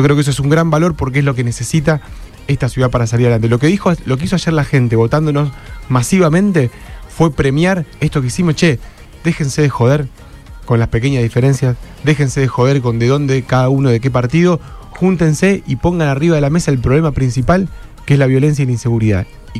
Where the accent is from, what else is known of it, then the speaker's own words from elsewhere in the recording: Rosario, Santa Fe, Argentina; Me crié en Alberdi y en el barrio Agote.